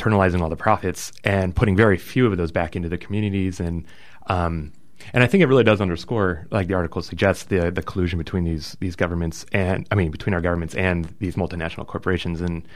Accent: United States; Well, I'm from the States, and actually down there we deal with a lot of the same issues that you're dealing with.

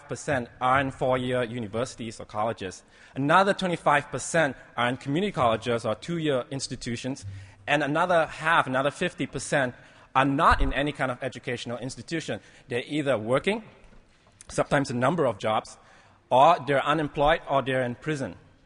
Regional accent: Malaysia; I come from Malaysia. The economic crisis when it hit Malaysia in 97, 98 displaced a lot of my family, a lot of my friends.

